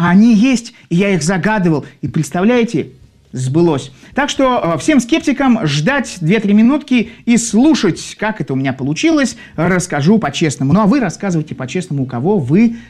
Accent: Saint Petersburg, Russia; Естественно, я из Санкт-Петербурга.

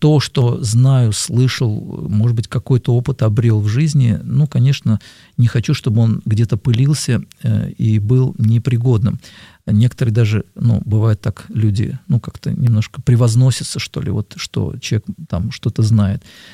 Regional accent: Moscow, Russia; Я москвич, и родился и вырос здесь

